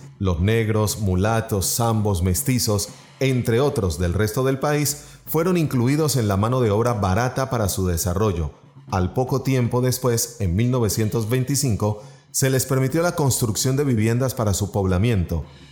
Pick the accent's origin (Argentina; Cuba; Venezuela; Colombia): Colombia; Buenaventura, Valle del Cauca; born there; Nací y vivo en Buenaventura.